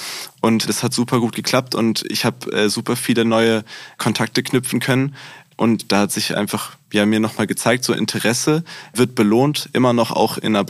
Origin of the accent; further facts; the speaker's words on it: Hamburg, Germany; Ich hätte Lust, irgendwann wieder nach Hamburg zu gehen, wo ich herkomme, also aus der Region.